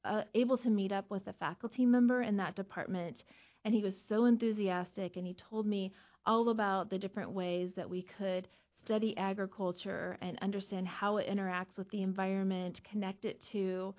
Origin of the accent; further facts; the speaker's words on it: El Dorado, Kansas, United States; So I'm from El Dorado, Kansas. It's a fairly small town outside of Wichita, and just grew up in the country.